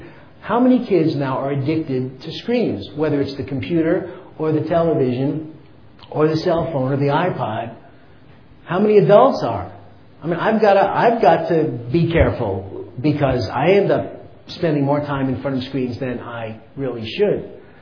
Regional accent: New York, United States; also born or lived in Kansas City; I said, well, I'm not from the south, I'm from New York. And I actually spent some time in the Midwest. I spent like 7 or 8 years in Kansas City and other places.

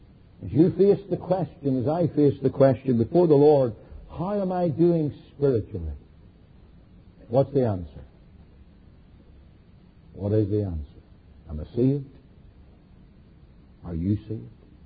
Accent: Northern Ireland, United Kingdom; I'm from a Northern Irish background. In fact, I'm not just from a Northern Irish background. I'm Northern Irish 100% of the way.

